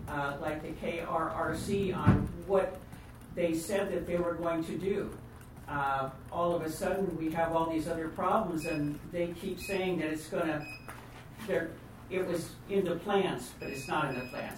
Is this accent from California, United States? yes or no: yes; Hornbrook, California, United States; from Hornburg, California.